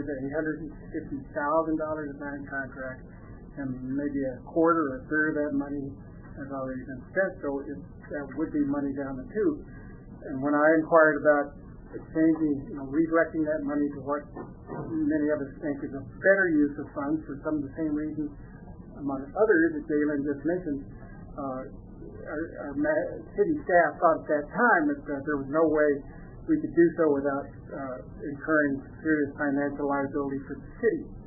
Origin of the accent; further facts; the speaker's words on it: Boulder, Colorado, United States; now in Moab, United States; I came from Boulder, Colorado, where years ago was a funky little town, much like Moab is now